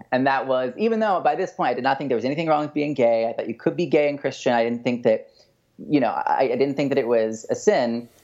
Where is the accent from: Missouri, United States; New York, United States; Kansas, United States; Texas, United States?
Kansas, United States; Wichita; I'm 27 years old. I grew up in Wichita, Kansas, and in a conservative Presbyterian church of about 2,000 people